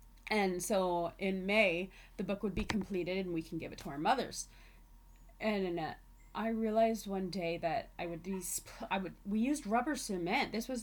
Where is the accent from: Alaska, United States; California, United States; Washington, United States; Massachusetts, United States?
Alaska, United States; Sitka; also born or lived in Wrangell; now in Anchorage, United States; I grew up in Southeast Alaska, between Sitka and Wrangell. I spent my summers in Wrangell and my school years in Sitka. I moved up into Anchorage in 1999